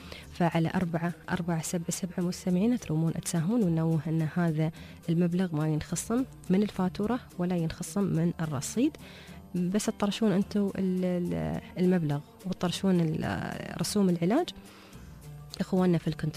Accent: Dubai, United Arab Emirates

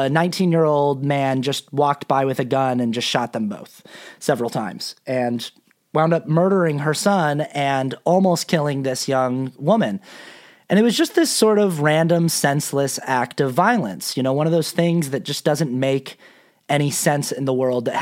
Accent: Salt Lake City, Utah, United States; There are people asking in the chat if I'm from Salt Lake, if I'm XLDS. Yes, I am.

